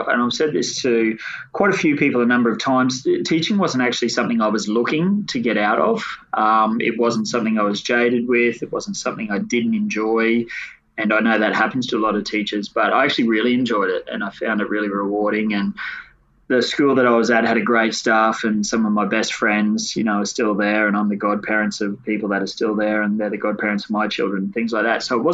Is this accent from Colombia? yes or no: no; Mackay, Queensland, Australia; I grew up in Mackay, which is a, you know, reasonably small town